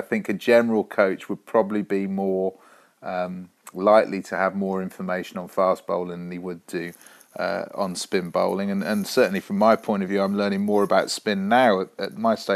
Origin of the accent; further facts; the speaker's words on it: England, United Kingdom; And the real sad thing from my perspective as an Englishman is that none of them are English.